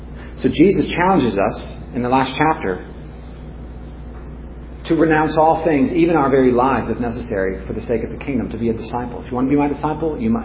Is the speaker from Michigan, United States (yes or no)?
no; California, United States